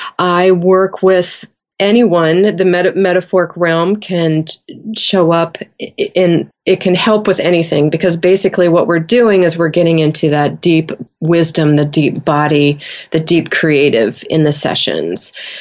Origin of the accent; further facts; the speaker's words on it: Iowa, United States; So I grew up in Iowa. My father was a farmer.